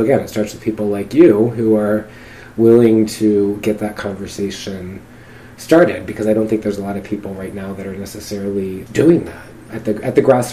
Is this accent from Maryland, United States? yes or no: yes; Maryland, United States; born there; also born or lived in Massachusetts; now in Portland, United States; Yeah, absolutely. I'm an East Coaster originally. I was born in Maryland, and I was actually living in Massachusetts right before I moved to Portland